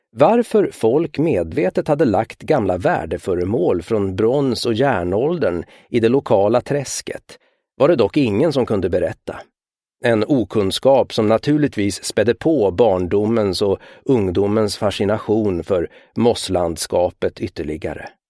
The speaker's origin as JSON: {"language": "Swedish", "town": "Staffanstorp", "region": "Skåne", "country": "Sweden", "tie": "born or raised there", "also_born_or_lived": "Huddinge", "said": "mödernerötterna västsmåländska, och jag föddes i stockholmska Huddinge. Men det var i Borgårdsområdet, i nordligaste Staffanstorp, som jag växte upp från det att jag var 4 år. Och det var här jag fick min identitet."}